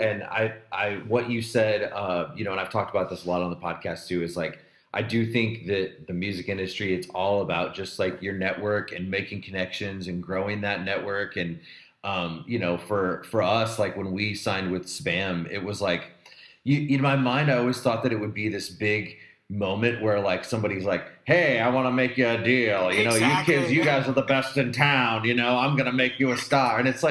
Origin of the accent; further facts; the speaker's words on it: Midwest, United States; those are like both Midwest bands, and I'm from the Midwest.